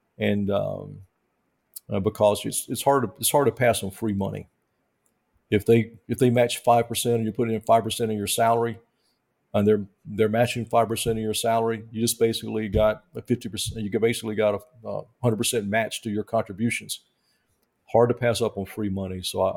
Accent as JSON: {"language": "English", "region": "the South", "country": "United States", "said": "kids grow up drinking sodas and sweet tea. I'm from the South, so... you know, sweet tea and other stuff."}